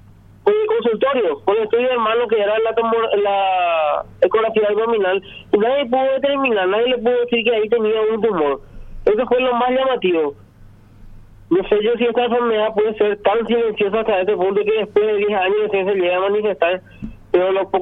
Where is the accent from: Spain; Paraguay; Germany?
Paraguay; como hijo y como paraguayo